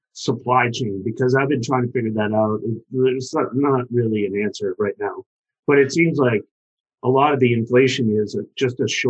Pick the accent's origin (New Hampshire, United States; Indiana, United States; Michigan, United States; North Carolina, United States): New Hampshire, United States; I'm from New Hampshire, and I live for your diet.